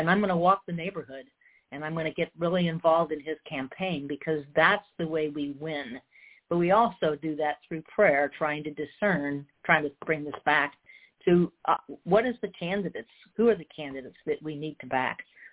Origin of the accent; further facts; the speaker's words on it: California, United States; I'm from California, and, we're the crazy state, regard to politics.